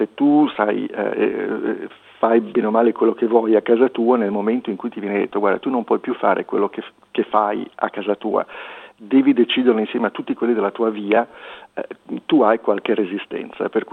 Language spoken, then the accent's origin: Italian; Liguria, Italy; Sono Ligure, per cui in Liguria si festeggia con l'acqua